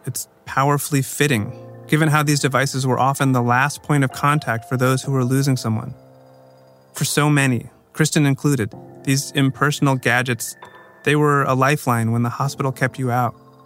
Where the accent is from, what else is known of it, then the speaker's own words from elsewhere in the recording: Washington, District of Columbia, United States; I grew up in the Washington, D.C. area, surrounded by noble statues and somber slabs.